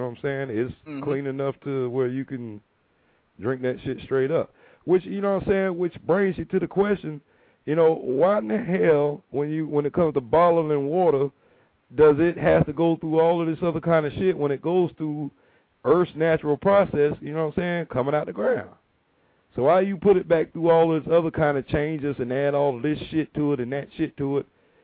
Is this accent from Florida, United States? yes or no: yes; Tampa, Florida, United States; I'm from Tampa, brother. But no offense to Miami down there